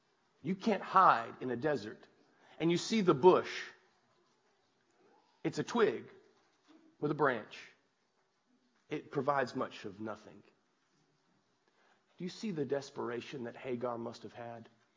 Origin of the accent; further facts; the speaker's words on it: Kentucky, United States; I'm from Kentucky.